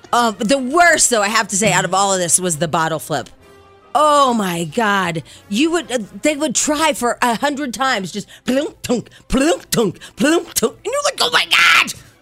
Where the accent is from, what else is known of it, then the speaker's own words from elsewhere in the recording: Illinois, United States; In my hometown in Southern Illinois, they just shut it back down.